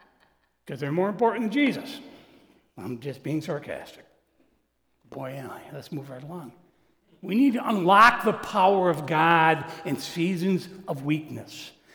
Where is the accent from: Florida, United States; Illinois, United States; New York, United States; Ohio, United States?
New York, United States; Morrisville; So we grew up in the Morrisville, New York area